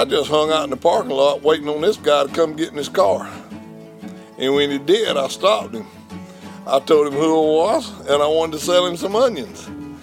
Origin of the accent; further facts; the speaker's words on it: Reedsville, Georgia, United States; I'm from Reedsville, Georgia. You might not can understand me the way I talk, but I got something you need.